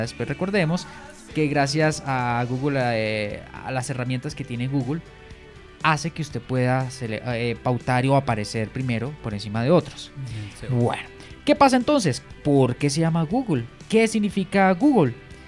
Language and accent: Spanish; Panama; Y yo soy de Panamá.